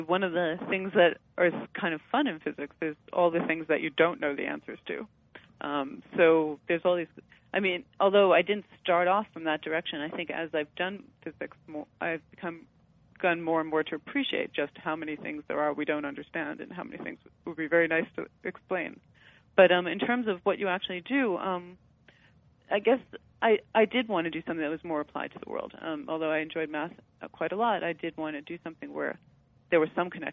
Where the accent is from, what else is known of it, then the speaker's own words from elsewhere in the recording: Queens, New York, United States; Hi. I grew up in Queens, New York.